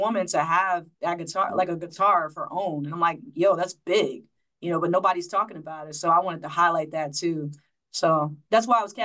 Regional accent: Georgia, United States; And then of course I'm from Georgia. So shout out to Atlanta.

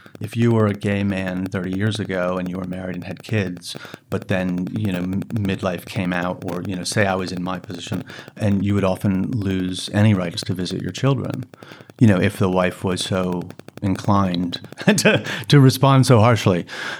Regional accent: Pennsylvania, United States; My sister lives in Pittsburgh, which is like the metro the media market that my hometown is in.

